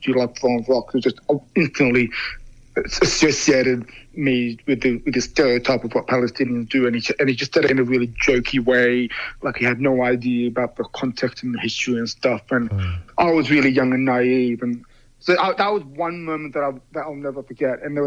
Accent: Sydney, New South Wales, Australia; even though Sydney, where I grew up in Western Sydney, is a very multicultural part of Australia, and the suburb that I was in, Parramatta area, is very multicultural, especially with Lebanese people.

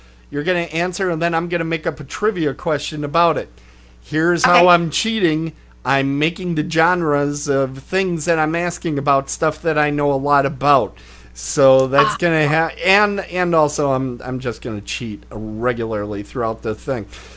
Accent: Milwaukee, Wisconsin, United States; I'm from Milwaukee, so of course I watch a lot of Happy Days

